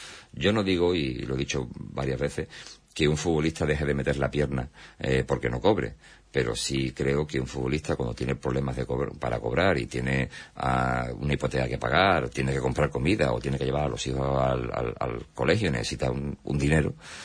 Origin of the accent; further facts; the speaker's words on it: Huelva, Andalusia, Spain; recreativista, yo sabéis que soy de Isla Chica